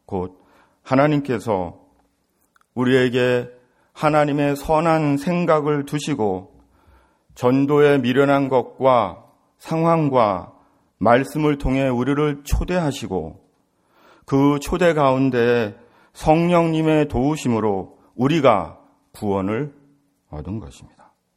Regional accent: South Korea; 내가 내 스스로 한국 사람으로 남자로 … 정해서 태어난 것이 아닌 것처럼

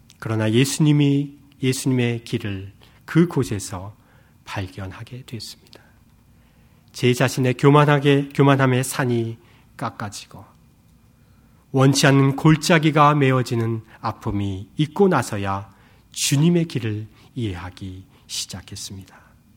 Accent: South Korea; now in United Kingdom; 제 고향은 한국입니다. 그러나 더 이상 한국만이 아닙니다. 영국 그 땅이 제 가슴에 들어왔습니다.

